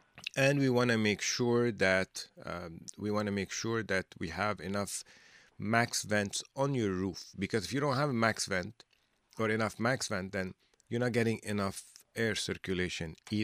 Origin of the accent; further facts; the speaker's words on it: Canada; the thing that we have, we're the most proud of is that we're Canadian.